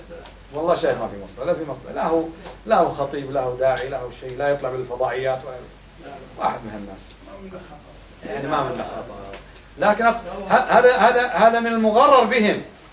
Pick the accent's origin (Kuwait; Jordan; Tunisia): Kuwait; يعني أنا كويتي تقنعني بالتكفير وأنت جاي تصور مع أمير الكويت